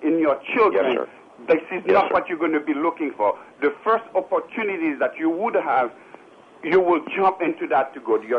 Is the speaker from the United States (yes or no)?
no; Haiti; I am from Haiti.